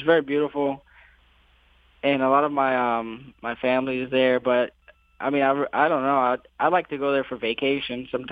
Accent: Ocala, Florida, United States; also born or lived in Miami; Well, I'm originally from Florida. I was born in Miami, but we moved from Miami to Ocala when I was about 10 years old

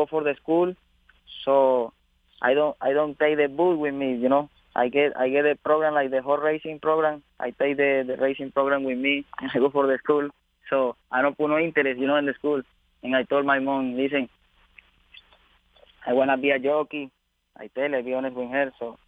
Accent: Venezuela; English is a second language; my dad used to win like 1,000 races in my country, and only 2 days a week.

